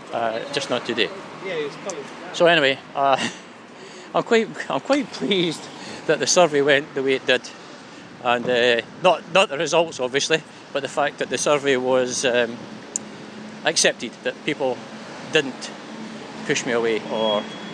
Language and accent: English; Scotland, United Kingdom; accent: Scots; that and not my broad Scots accent